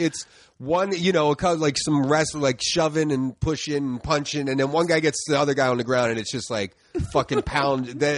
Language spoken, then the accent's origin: English; Philadelphia, Pennsylvania, United States; I grew up in the Northeast, like Tacony, Mayfair section of Philly.